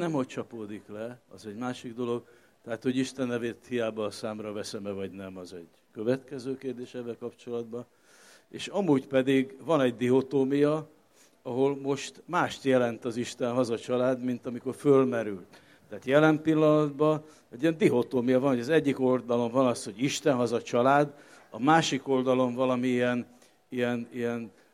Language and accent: Hungarian; Hungary; magyar vagyok, és nagyon családcentrikus vagyok. Tehát magyar költő vagyok